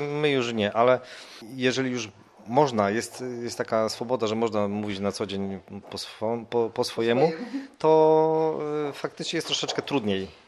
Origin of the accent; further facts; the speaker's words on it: Mokre, Subcarpathian Voivodeship, Poland; To jest powiat sanocki, czyli w zasadzie prawie w samym tym kąciku na południe Polski. Tak, to jest miejscowość, mała miejscowość pomiędzy górami Mokre.